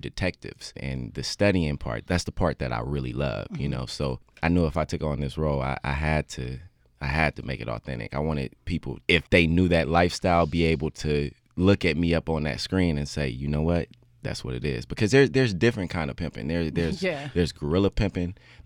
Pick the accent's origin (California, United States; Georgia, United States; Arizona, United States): California, United States; Oakland; also born or lived in Las Vegas; So I'm originally from East Oakland, California, by way of Las Vegas.